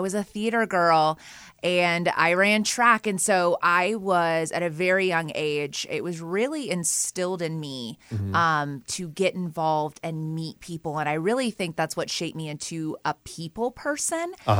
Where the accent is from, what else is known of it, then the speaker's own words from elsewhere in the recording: Carthage, Missouri, United States; I am a born and raised Carthaginian. I'm from Carthage, Missouri. My entire family is from there, grew up there, graduated high school there. That is where my roots are, is in Carthage.